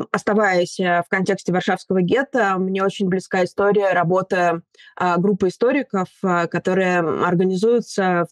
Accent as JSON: {"language": "Russian", "country": "Russia", "tie": "born or raised there", "said": "в том числе в России, откуда я родом"}